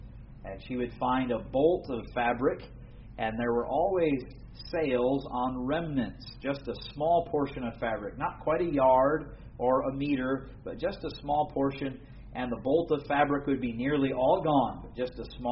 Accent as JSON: {"language": "English", "country": "United States", "lives_now": "England", "said": "I'm from the West Midlands, if you haven't picked that up by my accent yet. But my wife and I live up near Birmingham, of course, originally coming from the United States."}